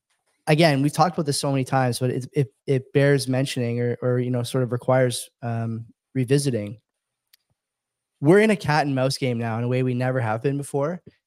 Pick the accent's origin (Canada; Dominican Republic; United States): Canada; But it's frustrating as a Canadian to see that they're, you know